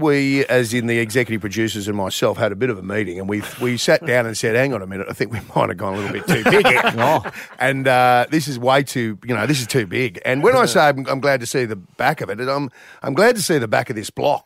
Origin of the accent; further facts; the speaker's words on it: Sydney, New South Wales, Australia; now in Melbourne, Australia; I'm not a good judge down here in Melbourne because I am from Sydney, but I spend 6 months of the year down here.